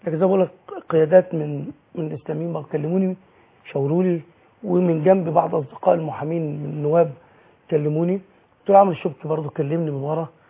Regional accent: Egypt; في تاريخنا كمصريين

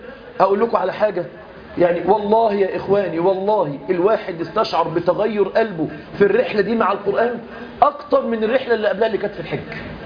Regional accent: Egypt; بلادنا مصر

